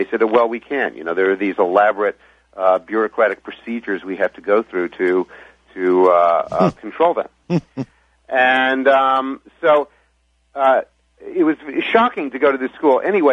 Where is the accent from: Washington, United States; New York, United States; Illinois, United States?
New York, United States; New York City; I grew up in New York City, and I lived in many major cities when I was a young newspaper reporter. And I decided to move to a Main Street town 30 years ago, and I've been here ever since writing books.